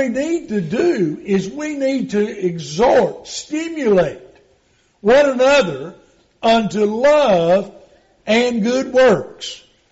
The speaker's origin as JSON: {"language": "English", "town": "Birmingham", "region": "Alabama", "country": "United States", "tie": "born or raised there", "said": "Now, understand, I'm a city boy. I was born and raised in Birmingham. I didn't know the first thing about cows."}